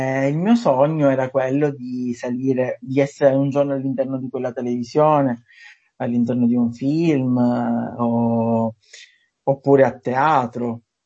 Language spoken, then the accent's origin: Italian; Sicily, Italy; ho fatto anche teatro, a 18 anni, 17 anni, nel mio paese, in Sicilia, ho fatto teatro anche dialettale